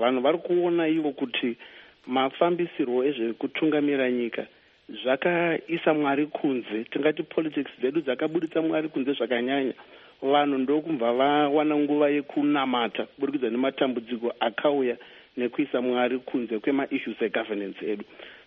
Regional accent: Chitungwiza, Harare, Zimbabwe; I was born here in Zimbabwe. I was born in Chitungwiza, where I grew up.

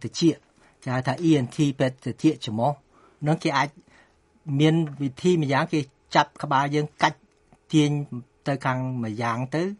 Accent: Tang Kouk, Kampong Thom, Cambodia; born there; ខ្ញុំកើតនៅស្រុកតាំងគោកតាំងគោកភូមិតាំងគោកស្រុកបារាយខេត្តកំពង់ធំ

